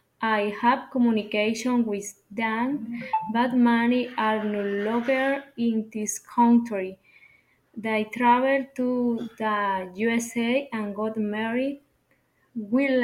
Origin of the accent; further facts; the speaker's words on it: San Miguel, El Salvador; English is a second language; I'm from San Miguel, El Salvador